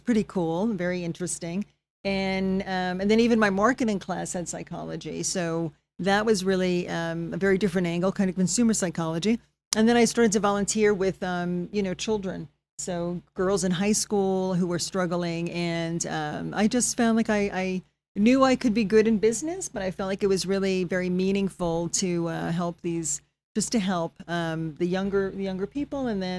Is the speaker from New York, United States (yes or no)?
yes; New York, United States; moved away as an adult; And I grew up in the New York area. I came here about 4.5 years ago